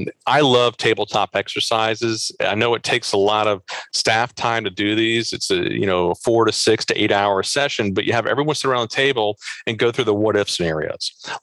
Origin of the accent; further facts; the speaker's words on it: Baltimore, Maryland, United States; I'm from the Baltimore region.